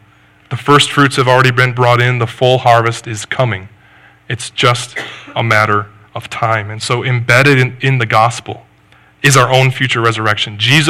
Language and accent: English; Rochester, Michigan, United States; Now, I grew up in Rochester, Michigan. Then we moved to Oxford when I was a junior in high school.